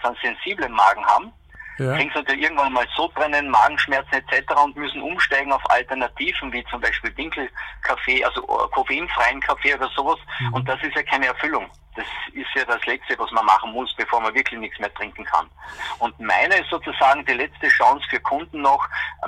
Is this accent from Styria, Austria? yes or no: no; Carinthia, Austria; Bei uns in Kärnten heißt es sauer Rampfach